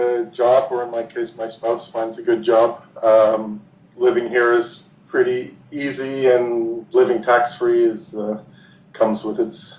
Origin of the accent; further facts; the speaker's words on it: Toronto, Ontario, Canada; now in Dubai, United Arab Emirates; I'm Canadian from Toronto.